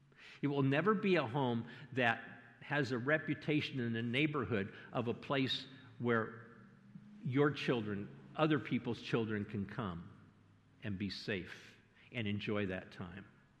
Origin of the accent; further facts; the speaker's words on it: Santa Maria, California, United States; when I was a boy growing up in Santa Maria, we lived down the street from the Hoffmans, the people that own the mortuary.